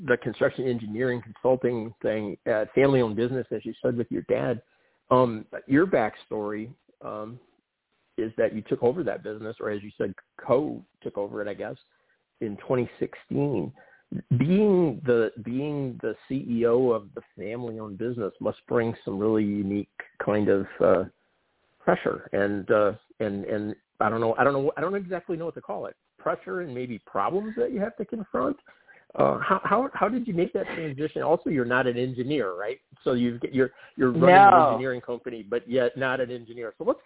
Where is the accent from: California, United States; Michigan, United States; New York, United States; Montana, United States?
Michigan, United States; Detroit; I grew up in Detroit, and I've visited Chicago many times.